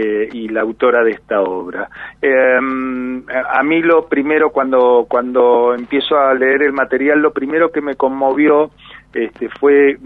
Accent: Buenos Aires, Argentina; born there; yo nací en Buenos Aires, hago teatro desde los 15 años. Soy una persona grande, tengo 62 años

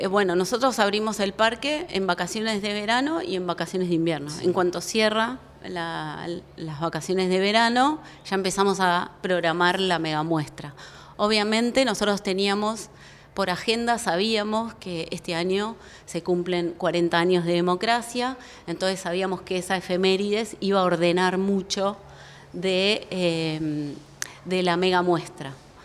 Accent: Argentina

